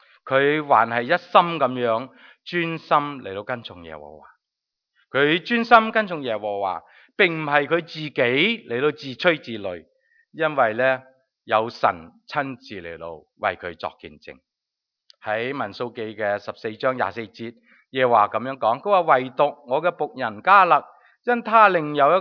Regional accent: China; 孝敬父母、尊敬长者，都系我哋中国人嘅一贯嘅传统

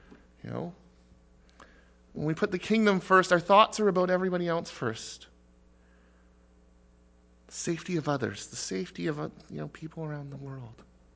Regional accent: Canada; also born or lived in United States; Well, I need to worry about Canada because I'm Canadian. I need to worry about the States because I'm American

